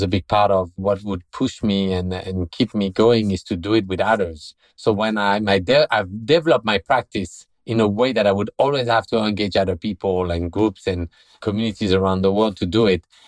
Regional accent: France; And I say, oh, I'm from France.

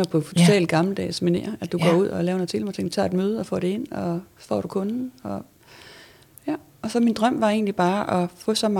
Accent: Mors, North Denmark Region, Denmark; Jeg kommer fra Jylland. Jeg kommer fra Mors.

